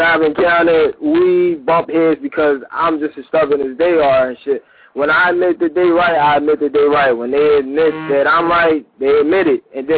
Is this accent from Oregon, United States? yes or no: no; Philadelphia, Pennsylvania, United States; You know I'm from South Philly, nigga.